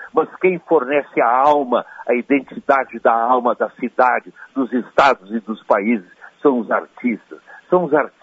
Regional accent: Piratini, Rio Grande do Sul, Brazil; Eu vivi em Piratini, a minha infância, muito da minha infância em Piratini, ficou muito marcado

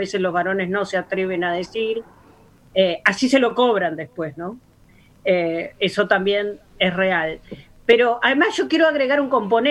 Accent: Argentina; Bueno, yo soy argentina.

